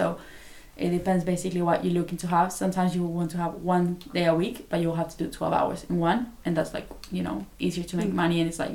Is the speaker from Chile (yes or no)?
yes; Chile; now in London, United Kingdom; I'm from Chile originally, and now I live with Laura and Anouk in London.